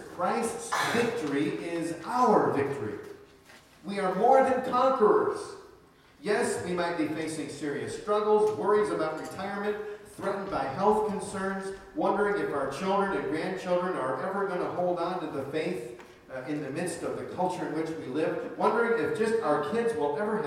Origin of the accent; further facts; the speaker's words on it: Michigan, United States; I said, "Well, why don't you guess? I'm from Michigan."